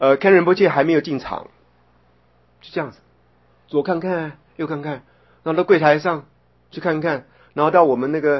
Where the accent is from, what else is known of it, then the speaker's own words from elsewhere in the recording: Taiwan; 从这一点就可以知道我们台湾人